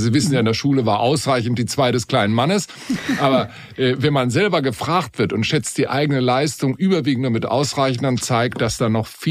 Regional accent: Bonn, North Rhine-Westphalia, Germany; Ich bin ja Bonner, lebe schon viele Jahre hier in Bonn

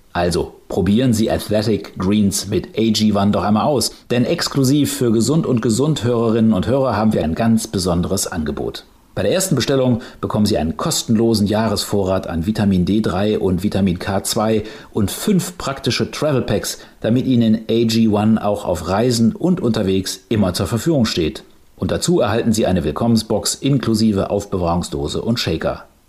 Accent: Cologne, North Rhine-Westphalia, Germany; Als Kölner

